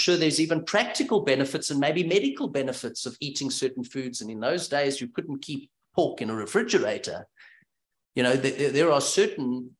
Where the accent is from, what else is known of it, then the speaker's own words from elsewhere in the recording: South Africa; Okay, I come from South Africa. We enjoy our beef.